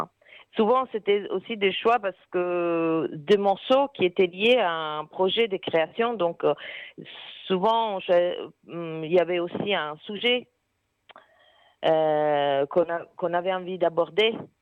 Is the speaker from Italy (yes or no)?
yes; Italy; now in France; moi je suis italienne, j'ai connu Olivier en Italie, à Rome.